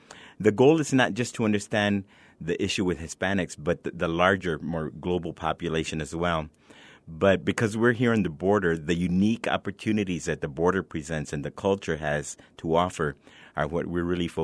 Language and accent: English; El Paso, Texas, United States; I was born and raised in El Paso. When I graduated from high school, I came to UTEP.